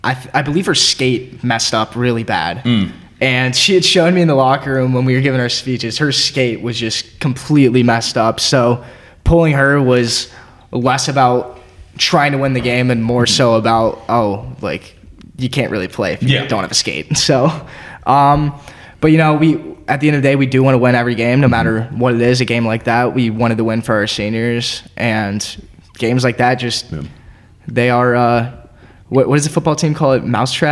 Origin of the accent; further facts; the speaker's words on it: Philadelphia, Pennsylvania, United States; born there; I was born in Philadelphia, so go Flyers.